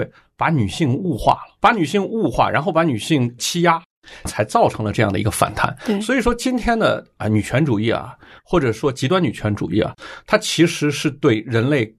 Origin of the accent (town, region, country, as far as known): China